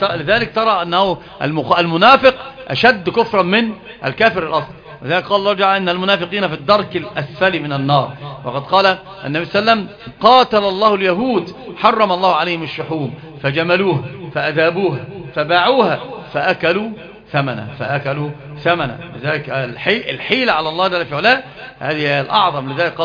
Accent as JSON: {"language": "Arabic", "country": "Egypt", "said": "وانت ترى يعني عندنا في مصر حتى وفي غيرها لما يتكلم يقول لك ده بوم"}